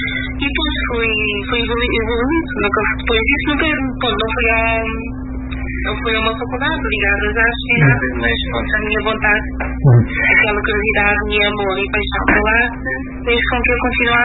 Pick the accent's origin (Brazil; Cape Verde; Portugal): Cape Verde; porque eu sou cabo-verdiana e gosto muito